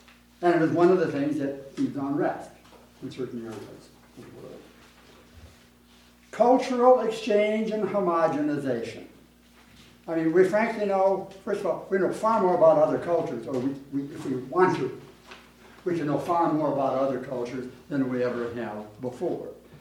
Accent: Youngstown, Ohio, United States; I'm from Youngstown, Ohio, and there's probably no state has had the loss of industrial jobs as the state of Ohio.

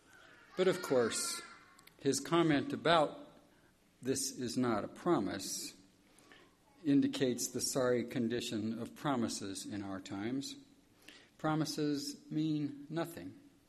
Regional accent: Indiana, United States; I came here from Indiana, the flat, industrialized part of Indiana

